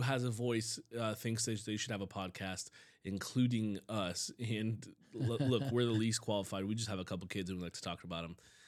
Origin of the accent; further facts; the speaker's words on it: Seattle, Washington, United States; From the Seattle area, and the team I've been rooting for my whole life is the University of Washington Huskies.